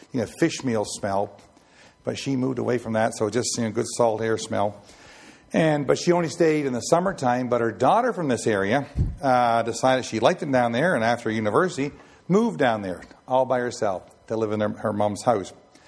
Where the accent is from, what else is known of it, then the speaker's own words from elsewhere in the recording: East Raggedy Island, Nova Scotia, Canada; I used to be one in Nova Scotia. Got talking about cranberries, and then where I was raised in East Raggedy Island